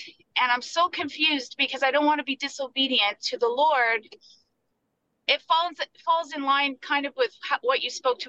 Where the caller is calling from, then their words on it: Ontario, Canada; I'm calling from Ontario, Canada.